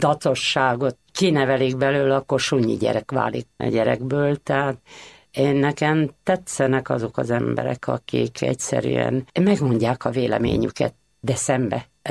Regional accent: Gyömöre, Győr-Moson-Sopron, Hungary; így nevelkedtem én Gyömörén, és ez 13 éves koromig itt voltam, és 50-be államosították.

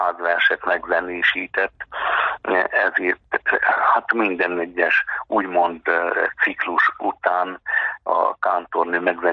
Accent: Borzont, Harghita, Romania; szüleim, kötődésem, a szülőfalumhoz, Borzonthoz, utána hát mivel Maros-Szentgyörgyön vagyok már 35 éve plébános

